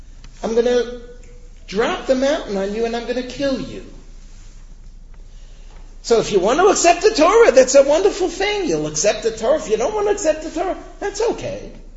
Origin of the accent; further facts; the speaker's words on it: United States; I was born in America. I grew up in America. America's a free country.